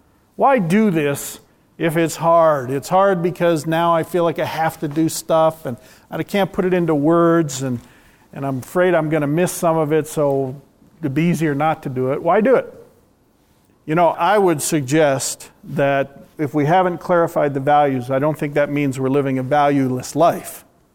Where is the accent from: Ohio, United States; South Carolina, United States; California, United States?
Ohio, United States; Cleveland; We grew up in the Cleveland, Ohio area.